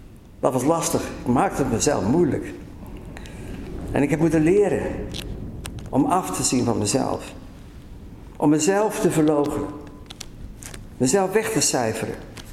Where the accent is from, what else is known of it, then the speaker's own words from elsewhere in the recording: Middelburg, Zeeland, Netherlands; born there; Ik denk aan de geschiedenis van Middelburg, mijn geboortestad.